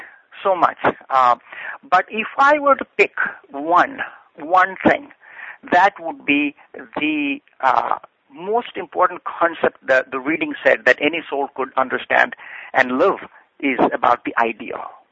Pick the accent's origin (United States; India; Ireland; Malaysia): India; Kochi, Kerala; English is a second language; Actually, in my hometown where I grew up, Kochi